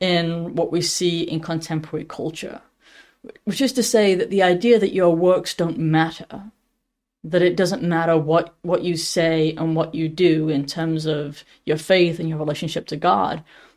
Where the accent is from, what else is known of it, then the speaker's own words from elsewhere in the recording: England, United Kingdom; Growing up in England, I don't think I ever had any exposure to anyone who was Catholic.